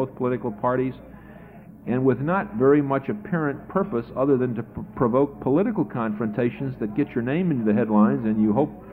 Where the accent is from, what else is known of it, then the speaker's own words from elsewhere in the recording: Chicago, Illinois, United States; as a citizen of the state of Illinois, not just as a Chicagoan